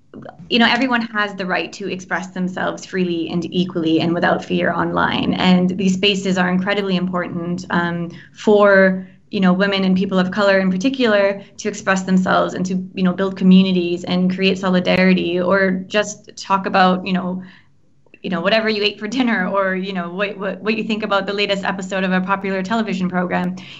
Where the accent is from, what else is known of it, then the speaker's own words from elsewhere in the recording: Canada; So I will be just celebrating being Canadian with some friends.